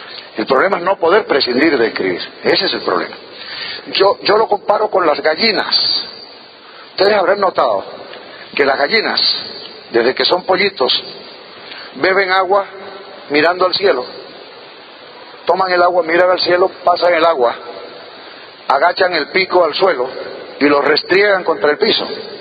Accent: Cartagena, Region of Murcia, Spain; un poco de mi adolescencia en Cartagena

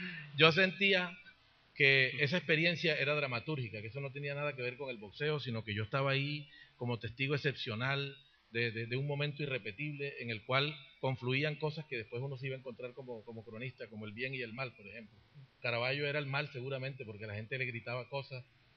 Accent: Arenal, Bolívar, Colombia; also born or lived in Barranquilla; Yo soy de acá, de esta región. Nací en Barranquilla, pero me crié en un pueblo que se llama Arenal, que queda una hora de acá.

